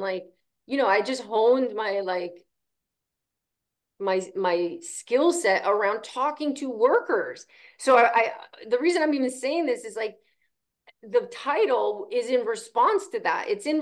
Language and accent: English; New Jersey, United States; I curse, you know, I'm from New Jersey. That's what we do.